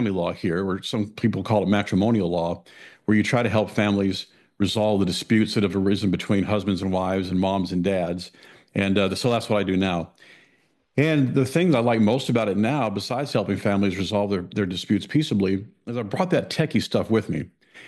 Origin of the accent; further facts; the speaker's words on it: Phoenix, Arizona, United States; born there; But I was born out in Phoenix, Arizona, in the desert, wandered around.